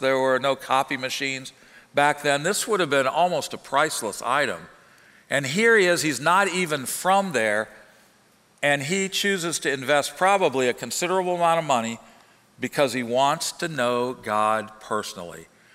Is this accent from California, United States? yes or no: no; Normal, Illinois, United States; moved away; also born or lived in Atlanta; When we moved south to Atlanta, everybody knew I wasn't from around there. I was from Normal, Illinois.